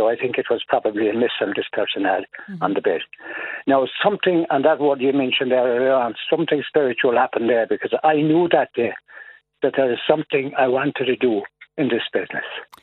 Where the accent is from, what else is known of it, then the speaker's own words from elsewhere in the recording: Castlegregory, County Kerry, Ireland; I'm from Castle Gregory.